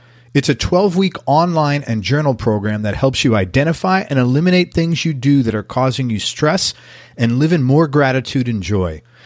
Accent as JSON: {"language": "English", "town": "New York City", "region": "New York", "country": "United States", "tie": "born or raised there", "said": "and I'm 55, growing up in New York City in the 70s was really difficult. I lived in the Bronx."}